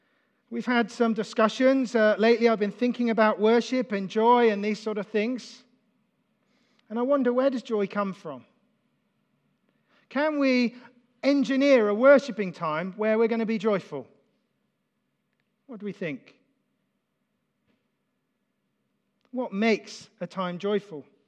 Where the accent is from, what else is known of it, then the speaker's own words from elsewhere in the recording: United Kingdom; as a British person from a very staid church background, quite conservative, I felt quite uncomfortable